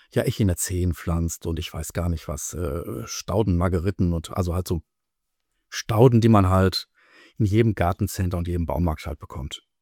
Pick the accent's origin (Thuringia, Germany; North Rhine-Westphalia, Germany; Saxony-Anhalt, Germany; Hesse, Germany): North Rhine-Westphalia, Germany; Gütersloh; Also ich komme halt aus Gütersloh, und der Ortsteil, in dem wir hier wohnen, der heißt Hollen.